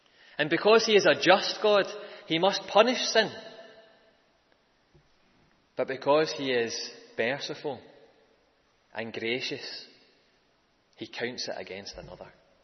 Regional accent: Scotland, United Kingdom; And you might be surprised to hear this as a Scotsman, but it's not actually my favourite golfing tournament of the year

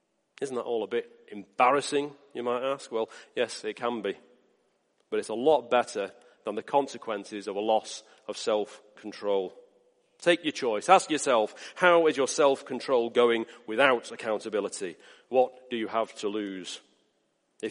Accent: England, United Kingdom; I'm English, for heaven's sake. We keep ourselves to ourselves.

